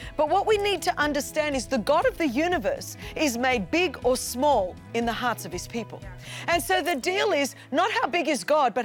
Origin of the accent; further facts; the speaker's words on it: Australia; I love being Australian and saying … because for all my American brethren, they go, "